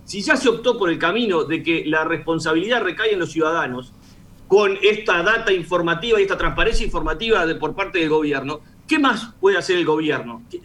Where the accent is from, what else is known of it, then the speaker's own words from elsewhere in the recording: Uruguay; Y ese es el límite que creo que los uruguayos deberíamos tener la honestidad intelectual de conversarlo.